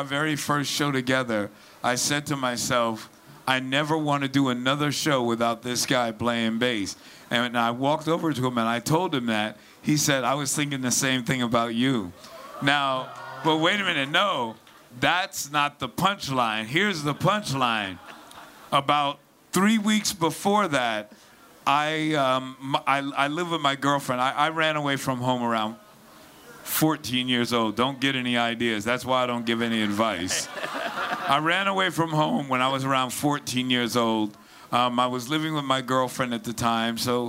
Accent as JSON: {"language": "English", "town": "New York City", "region": "New York", "country": "United States", "said": "we're from New York City"}